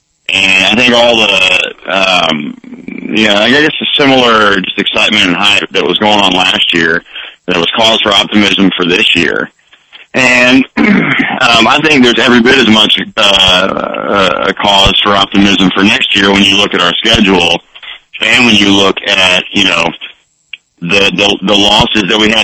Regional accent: Nashville, Tennessee, United States; I'm from Nashville.

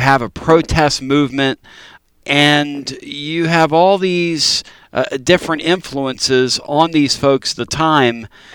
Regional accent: Pennsylvania, United States; I'm originally from Pennsylvania.

